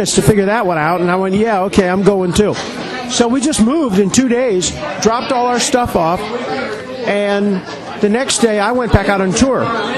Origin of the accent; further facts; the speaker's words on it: Detroit, Michigan, United States; Born and raised in Detroit. And I grew up on soul music and Motown music